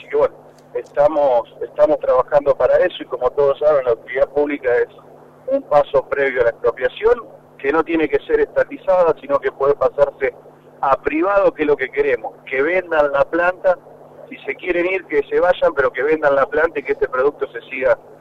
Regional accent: Santa Fe, Argentina; siendo santafesino

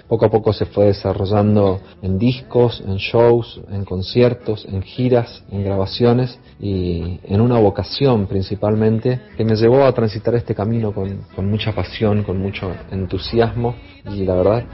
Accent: Resistencia, Chaco, Argentina; nací en Resistencia, capital de la provincia del Chaco, una ciudad muy tranquila.

